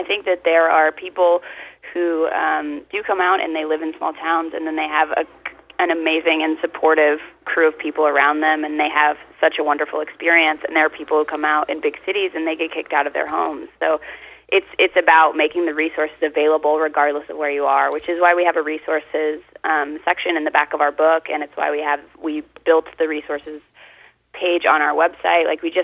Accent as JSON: {"language": "English", "region": "the South", "country": "United States", "said": "Yeah, I just wanted to kind of add, because I'm from the South, and when I came out, I was living in Rock Hill, South Carolina"}